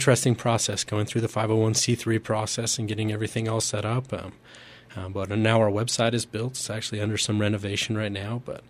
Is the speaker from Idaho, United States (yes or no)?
yes; Idaho, United States; I'm a kid from Eastern Idaho who went to a local university, but the sky's the limit.